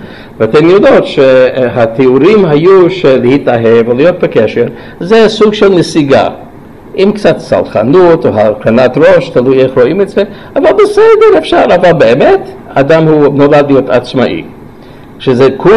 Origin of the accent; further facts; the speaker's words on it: United States; Hebrew is a second language; איך שאני גדלתי חשבנו ככה באמריקה